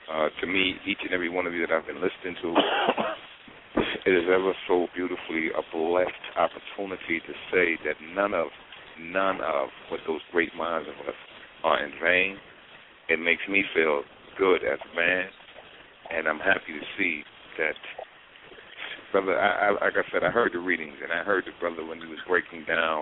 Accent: Brooklyn, New York, United States; Yes, I'm from Brooklyn, New York.

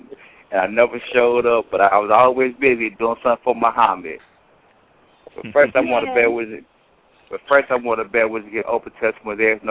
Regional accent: Houston, Texas, United States; And yes, I was raised up in Mosque 45 in Houston, Texas, but now I live in Pittsburgh, Pennsylvania.

